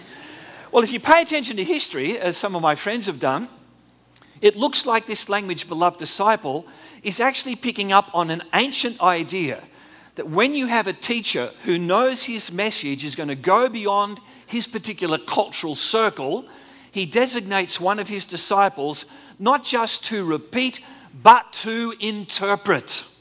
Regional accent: Australia; But I'm Australian enough to want to tell you that so you actually hear just the virulence of his response.

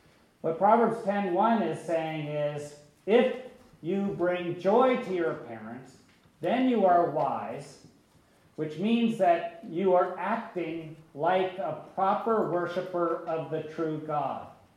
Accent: Columbus, Ohio, United States; My grandmother, when I was growing up in Columbus, Ohio, my grandmother was one of those people who just constantly used proverbs in her speech.

